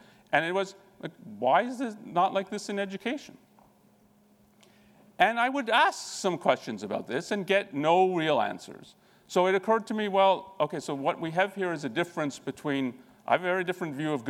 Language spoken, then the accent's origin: English; Canada; born there; I'm part Indian, part German. I was born in Canada. And then I went to a French school that was sort of Catholic.